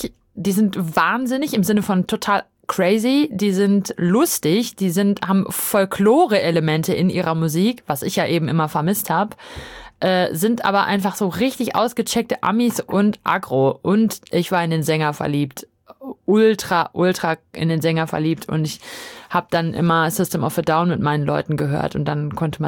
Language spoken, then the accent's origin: German; Dortmund, North Rhine-Westphalia, Germany; ich bin in Dortmund aufgewachsen